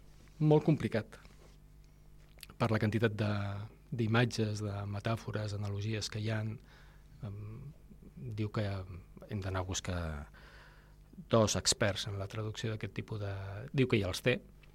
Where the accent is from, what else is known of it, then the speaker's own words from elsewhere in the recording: Catalonia, Spain; Jo sóc català de mena. Més de 8 cognoms catalans.